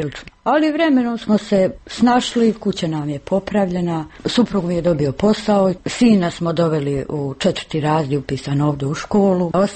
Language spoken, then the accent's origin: Bosnian; Mostar, Federation of Bosnia and Herzegovina, Bosnia & Herzegovina; born there; Ja sam rođena u Mostaru, moje dijete je rođeno u Nevesinju. U Nevesinju smo bili podstanari.